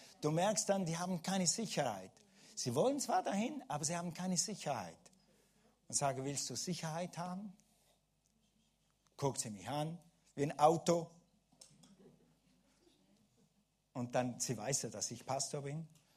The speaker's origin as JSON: {"language": "German", "country": "Switzerland", "said": "Und für mich als Schweizer zum Skifahren fit bist, okay?"}